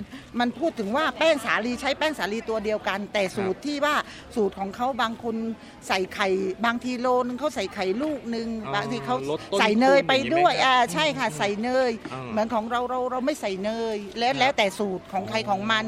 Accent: Surat Thani, Thailand; พี่เป็นคนสุราษฎร

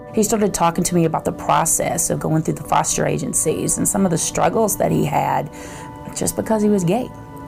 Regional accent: Waynesboro, Tennessee, United States; born there; I was born in Waynesboro, Tennessee, a little country town. I was raised pretty strict religiously.

